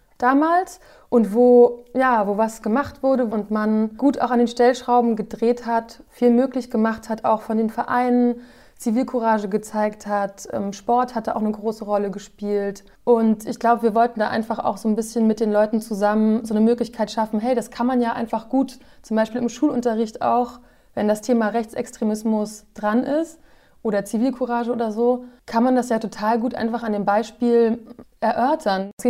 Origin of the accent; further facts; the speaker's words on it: Rostock, Mecklenburg-Vorpommern, Germany; Und wir sind beide 89 geboren im Herbst, beide in Norddeutschland und ich im Osten und sie im Westen. Und ich in Rostock und sie in Beverstedt.